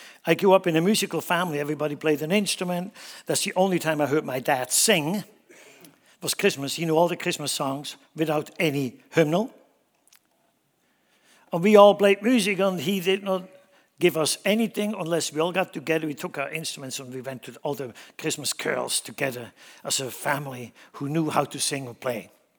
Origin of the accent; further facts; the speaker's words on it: Switzerland; English is a second language; now in United States; But primarily, I grew up in Switzerland, so we have our traditions. I came over here